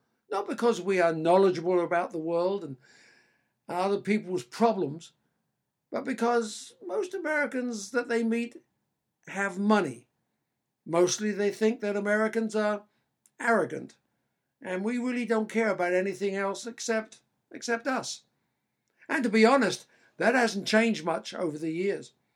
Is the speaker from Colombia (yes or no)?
no; England, United Kingdom; now in California, United States; I always told people that I am English living in California.